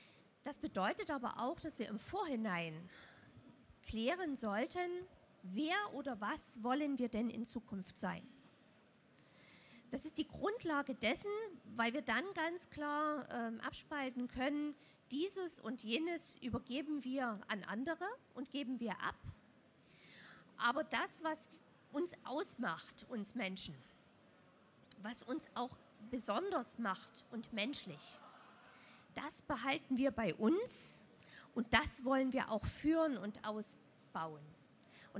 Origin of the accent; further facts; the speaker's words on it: Glauchau, Saxony, Germany; Ich komme aus Glauchau und vertrete dort die Wirtschaftsförderung in Glauchau.